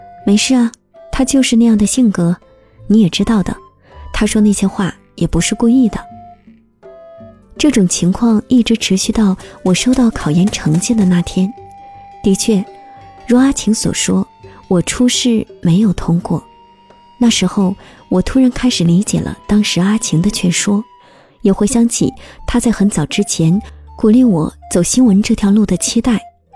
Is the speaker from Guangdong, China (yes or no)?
yes; Guangdong, China; 我们都在广东的小城市长大，从初中开始就认识了